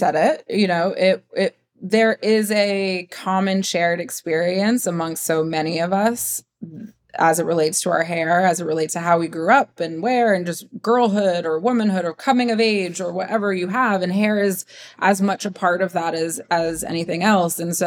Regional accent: Ohio, United States; Midwesterners. I'm from Ohio.

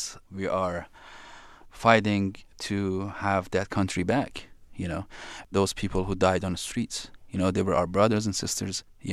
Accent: Iran; growing up in Iran

